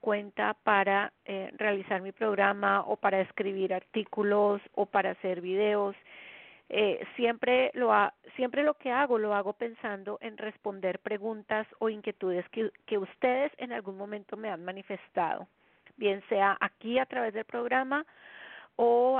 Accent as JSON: {"language": "Spanish", "country": "Colombia", "tie": "born or raised there", "lives_now": "United States", "said": "son las 9 de la noche en punto en la zona este de los Estados Unidos, desde donde siempre transmito mi programa. Son las 8 de la noche en mi país natal, Colombia"}